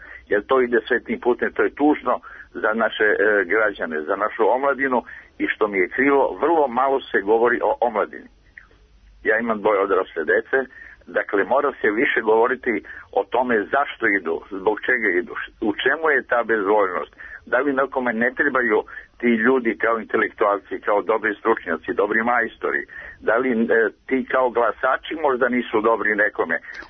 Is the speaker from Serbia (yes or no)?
yes; Serbia; ja sam Srbin, to niti se hvalim, niti krijem